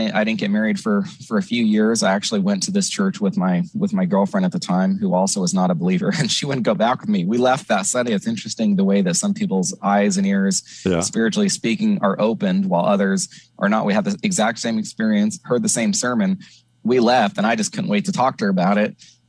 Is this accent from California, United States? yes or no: yes; California, United States; We grew up together in Northern California. Neither of us were Christians.